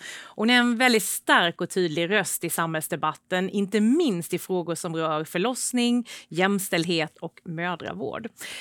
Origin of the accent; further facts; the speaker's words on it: Sweden; accent: rolled R (skorrande R); now in Stockholm, Sweden; Ska vi börja där egentligen med vår dialekt, med de skorrande R-en?